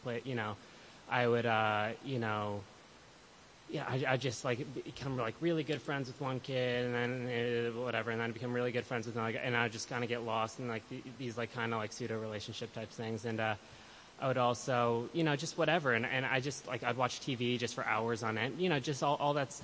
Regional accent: Greenwich, Connecticut, United States; So, I was born in Connecticut. I grew up in Greenwich, Connecticut.

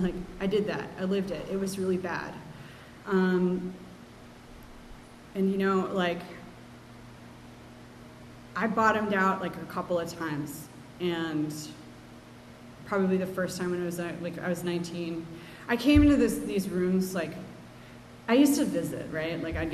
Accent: New York, United States; Like, I'm a New Yorker.

